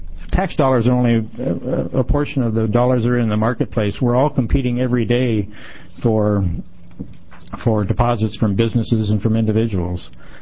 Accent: John Day, Oregon, United States; Mr. Chairman, Senator … I'm from John Day.

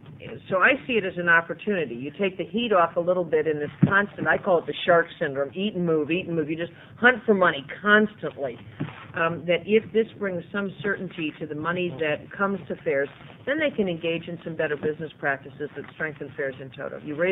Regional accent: Oregon, United States; I grew up hanging around the Deschutes County Fair back when it was at the old fairgrounds.

